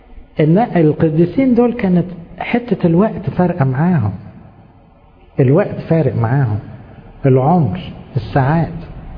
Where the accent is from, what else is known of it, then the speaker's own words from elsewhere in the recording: Egypt; مش غرضي اعمل نسخة مني كمصري، انا نفسي اعمل نسخة مني كمسيحي